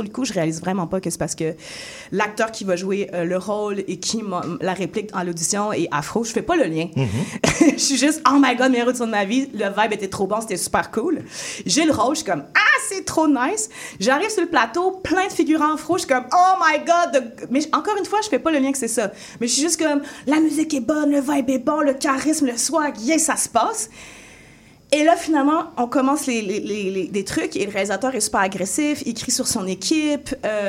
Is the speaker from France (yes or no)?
yes; France; also born or lived in Africa; j'ai grandi aussi en France et en Afrique